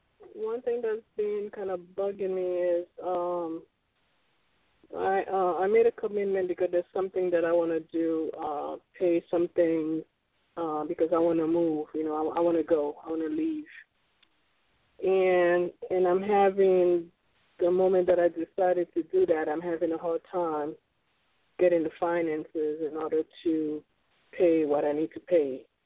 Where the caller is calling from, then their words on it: Florida, United States; I'm calling from Florida.